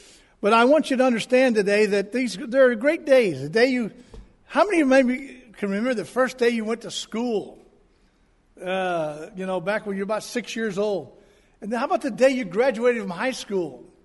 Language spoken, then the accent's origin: English; Miami, Florida, United States; born there; I was born in Miami, Florida, as a matter of fact. I'll tell you a little more about my family, who were from Carolinas.